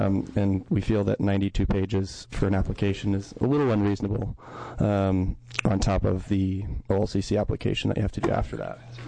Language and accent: English; Oregon, United States; I'm from Deschutes County.